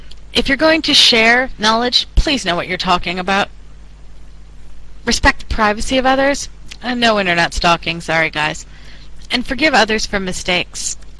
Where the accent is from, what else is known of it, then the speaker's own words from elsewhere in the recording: United States; I am an American, so I can say this. As Americans in general, we don't do this.